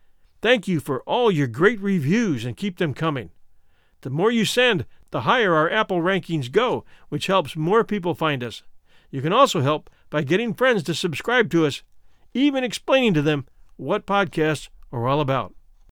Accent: Australia; I am also Australian, but I know how to skip forward when I want to.

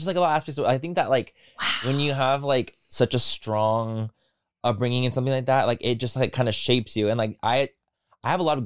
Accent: San Diego, California, United States; Like it didn't apply to me because I grew up in San Diego.

